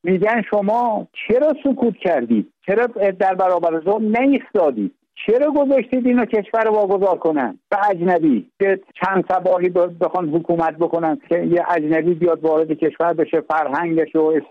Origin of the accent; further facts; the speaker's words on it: Iran; اگر منو بکشن، پسرای دیگه‌م برمی‌دارن، برادرام هستن، ایلم هستن، ما بختیاری هستیم.